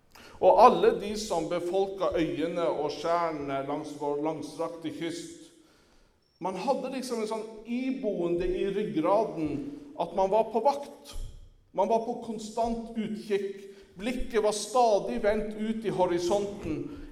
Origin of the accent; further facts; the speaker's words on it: Sommarøya, Troms, Norway; Når jeg var liten gutt på Sommarøya, da var Sommarøya er stedet der jeg kommer fra. Nå må jeg ikke oppføre meg som alle vet hvor dette er, for det er jo ikke akkurat verdens navle. Sommarøya er et lite fiskevær utenfor Tromsø, cirka en times kjøring